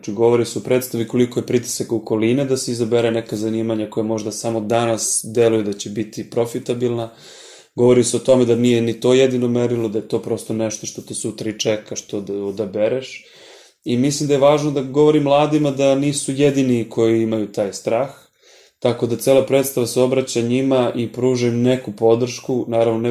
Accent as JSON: {"language": "Serbian", "town": "Paraćin", "region": "Šumadija and Western Serbia", "country": "Serbia", "tie": "born or raised there", "said": "i ja sam iz Paraćina, i ja sam nekako pred kraj akademije imao potrebu da uradim nešto u svom rodnom gradu"}